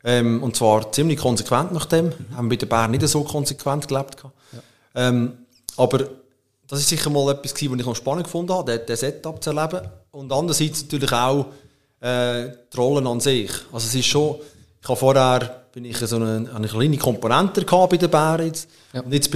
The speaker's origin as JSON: {"language": "German", "region": "Lucerne", "country": "Switzerland", "said": "für mich als Luzerner, ich wollte immer in Luzern bleiben, also wohnhaft, weil ich einfach zu gerne hier wohne."}